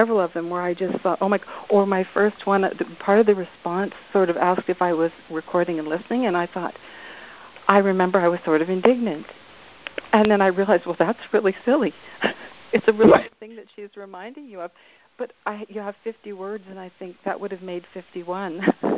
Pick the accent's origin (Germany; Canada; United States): Canada; British Columbia; I'm from British Columbia, Canada.